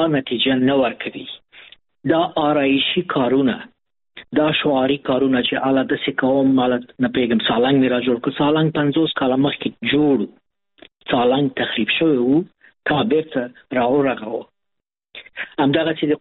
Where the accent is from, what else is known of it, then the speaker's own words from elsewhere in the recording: Afghanistan; موږ د افغانستان د خلکو یو برخه